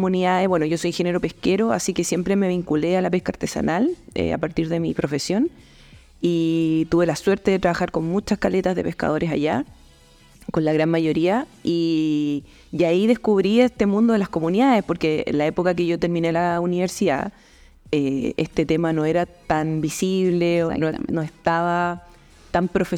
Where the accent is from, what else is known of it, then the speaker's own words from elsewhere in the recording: Viña del Mar, Valparaíso, Chile; moved away as an adult; now in Puerto Montt, Chile; Bueno, yo soy de Viña del Mar. Llevo 4 años acá en Puerto Montt y toda mi vida quise vivir en el sur.